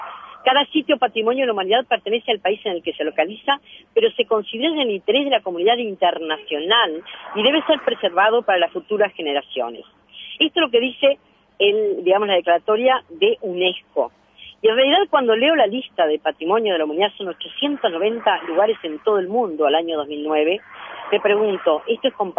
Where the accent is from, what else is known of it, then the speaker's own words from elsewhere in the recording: Montevideo, Uruguay; soy una montevideana cabal